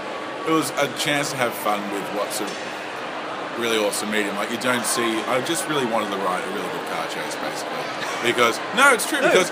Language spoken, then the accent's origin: English; Australia; I'm an Australian who's over 30